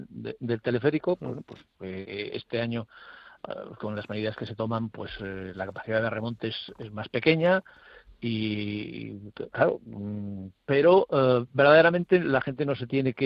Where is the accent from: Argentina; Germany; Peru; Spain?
Spain; Dobarganes, Cantabria; born there; Sí, yo soy nacido en Dobarganes, entonces yo he visto nevadas. Es uno de los pueblos más altos de la comarca.